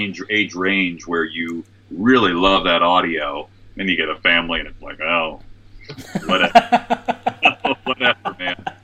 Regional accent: West Virginia, United States; We have a house in Ohio, right across the river from where I grew up in West Virginia.

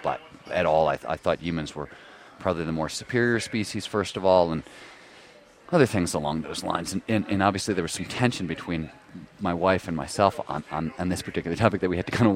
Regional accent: Midwest, United States; I was raised in the Midwest where, you know, a man is king of his castle

